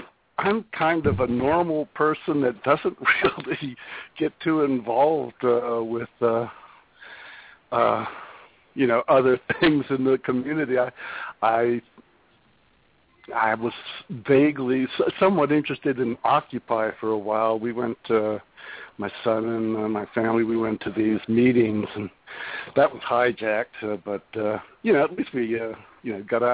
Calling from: Las Vegas, Nevada, United States; Las Vegas, Nevada.

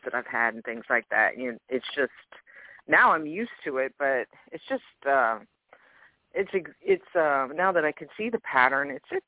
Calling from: Louisiana, United States; I'm calling from Louisiana.

